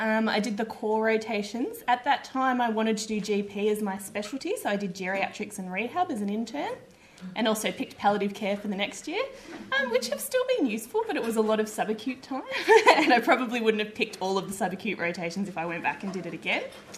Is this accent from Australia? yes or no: yes; Victoria, Australia; I'm from Gippsland originally. I did the Monash undergraduate medicine degree also as part of the ERC cohort. So I did 2 years at the Clayton campus in Melbourne and then 3 years clinical based out of Bendigo with some time back in Melbourne